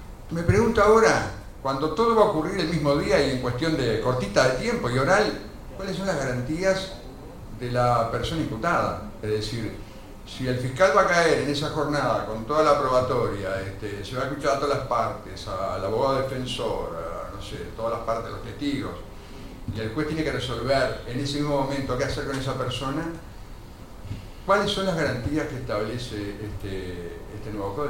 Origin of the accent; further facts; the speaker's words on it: Maldonado, Uruguay; vengo del departamento de Maldonado.